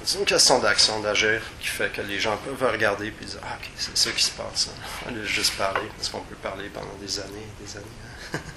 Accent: Canada; en tant que Canadien. Whatever, je suis né ici, j'ai profité des richesses du territoire

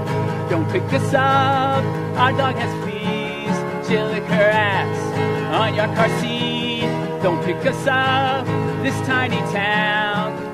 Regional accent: Maine, United States; We're both from Maine

